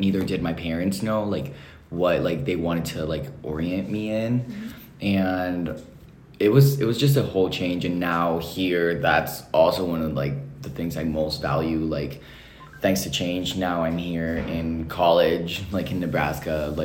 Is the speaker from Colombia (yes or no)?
yes; Bogotá, Colombia; English is a second language; I'm 18 years old, and I grew up in Bogota, Colombia, as in South America.